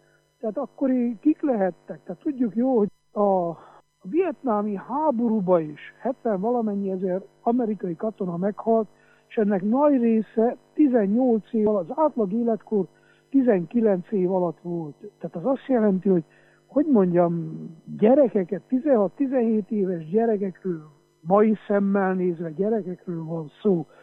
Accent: Transylvania, Romania; én, mint székely ember, büszke örömmel gondolok ezekre az eseményekre.

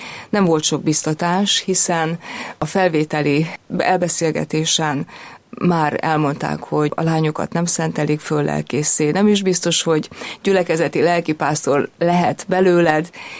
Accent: Izsák, Bács-Kiskun, Hungary; Egy alföldi faluban nőttem fel. Kecskemét közelében Izsák településem.

